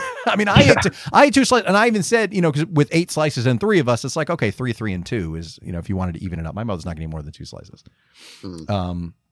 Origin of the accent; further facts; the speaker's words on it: Lakewood, New Jersey, United States; now in Los Angeles, United States; I mean, three malls were a half hour away, you know, growing up in Lakewood. It was like Freehold, Monmouth, Ocean County, pick one.